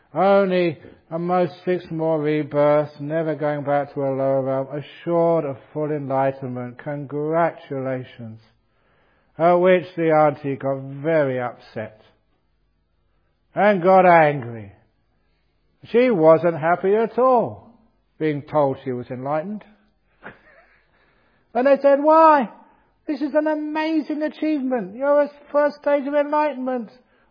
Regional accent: Australia; I'm from Australia.

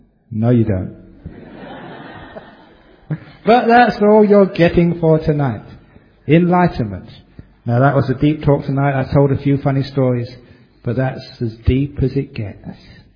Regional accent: Ealing, London, United Kingdom; Actually, I came from Ealing in London.

